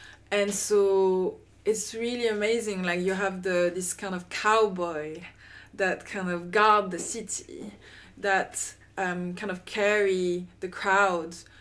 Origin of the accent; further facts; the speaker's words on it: France; I was raised in France.